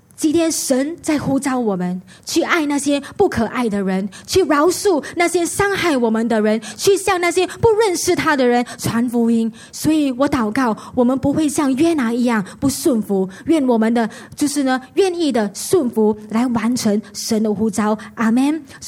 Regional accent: Singapore; 就在我们新加坡人现在的不差

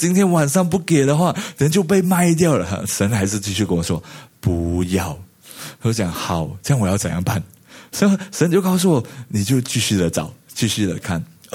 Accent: Malaysia; now in Singapore; 而我是马来西亚人，我不知道你听得清不楚

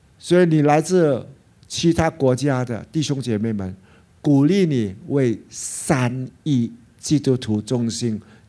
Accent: Singapore; Majulah Singapura 是什么意思？ 啊，对，所以我们从小就这样的长大。

